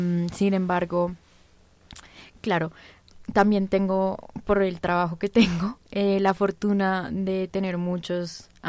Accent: Colombia; porque como colombiano, si bien uno sí tuvo una época en que eso era muy común

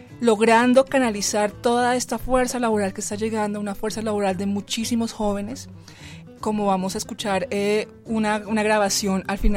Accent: Colombia; pero también desde una mirada crítica como colombianos

